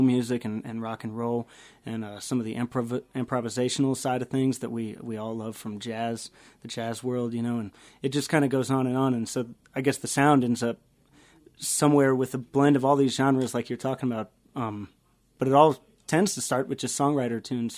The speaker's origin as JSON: {"language": "English", "town": "Cheyenne", "region": "Wyoming", "country": "United States", "tie": "born or raised there", "said": "like I said, I grew up in Cheyenne, Wyoming, so we started playing little, you know, kind of like little the town square concert series, kind of stuff like that, little bars."}